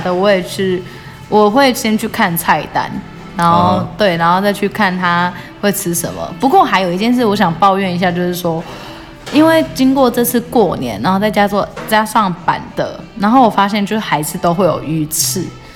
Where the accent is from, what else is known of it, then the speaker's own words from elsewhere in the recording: central and southern Taiwan, Taiwan; 我们乡下人没有啦，我们中南部的人